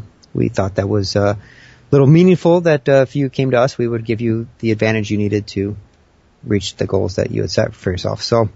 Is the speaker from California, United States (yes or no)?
no; Michigan, United States; moved away as an adult; I grew up in Michigan. I relocated from Michigan to Las Vegas in 1994, and I was doing computer work for the government at the time.